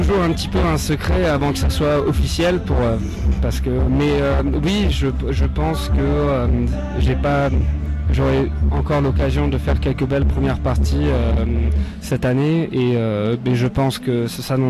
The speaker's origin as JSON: {"language": "French", "country": "Sweden", "second_language": "French", "said": "Déjà, faut le dire déjà aux gens qui écoutent que je viens de la Suède."}